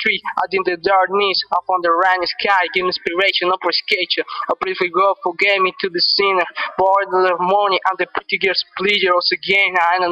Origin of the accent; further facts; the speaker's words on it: Bogotá, Bogotá D.C., Colombia; English is a second language; I'm from Bogota, D.C.